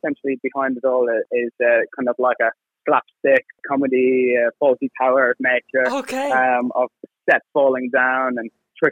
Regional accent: Sligo, County Sligo, Ireland; moved away; also born or lived in Australia / Asia; I'm from Sligo. I left Sligo about 10 years ago, lived in Australia, Asia

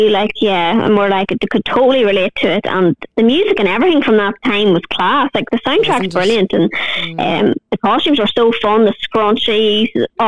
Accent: Newry, Northern Ireland, United Kingdom; I'm from Newry, so that's normally where I live.

